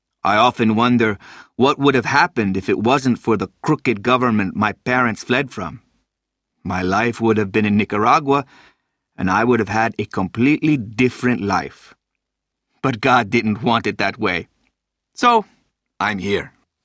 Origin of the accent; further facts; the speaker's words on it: Miami, Florida, United States; I grew up in Miami in La Pequeña Havana, which is Spanish for Little Havana. It's a good neighborhood.